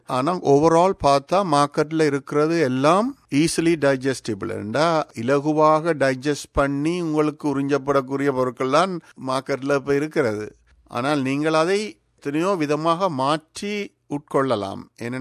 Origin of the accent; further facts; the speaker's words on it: Jaffna, Northern Province, Sri Lanka; நான் யாழ்ப்பாணத்தில் பிறந்து வளர்ந்தேன்.